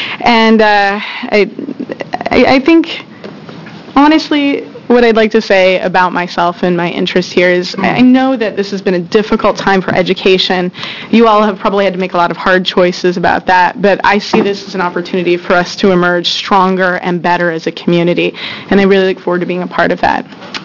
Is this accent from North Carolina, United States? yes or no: no; Beaverton, Oregon, United States; I'm from the Beaverton-Tigard area